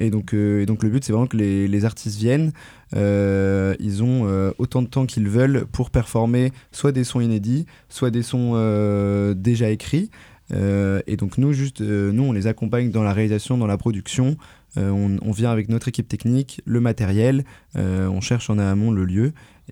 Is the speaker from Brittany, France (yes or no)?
yes; Rennes, Brittany, France; sachant qu'on est de Rennes, que le matériel qu'on loue, qu'on prend, il se trouve à Rennes